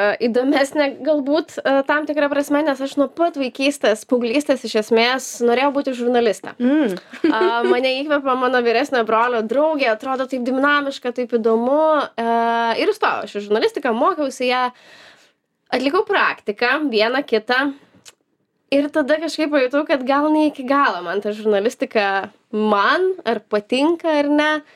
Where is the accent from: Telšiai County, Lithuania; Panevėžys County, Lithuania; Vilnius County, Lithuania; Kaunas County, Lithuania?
Vilnius County, Lithuania; Vilnius; Nors šiaip esu Vilnietė.